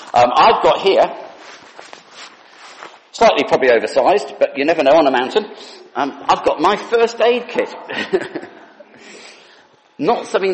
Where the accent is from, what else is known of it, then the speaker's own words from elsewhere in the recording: North West England, United Kingdom; I was brought up in the Lake District.